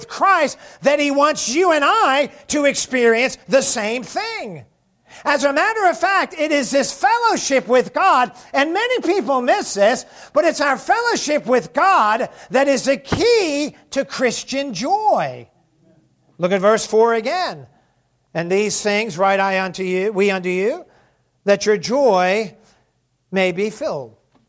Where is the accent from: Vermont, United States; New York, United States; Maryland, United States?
Maryland, United States; Baltimore; born there; When I was born in Baltimore, Maryland, 29 years ago, I began, just seeing if you're awake.